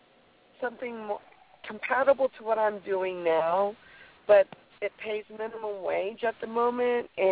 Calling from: California, United States; I'm calling from California.

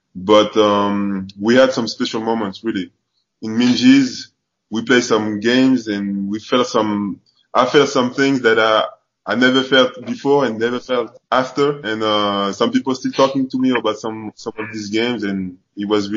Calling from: France; English is a second language; Like you said, I'm live from France, but I'm always been close to you, to the Pirates, and I'm really happy to share this moment with you.

